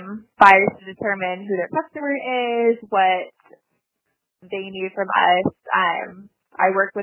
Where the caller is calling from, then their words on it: Los Angeles, California, United States; I'm currently in the South Bay of Los Angeles.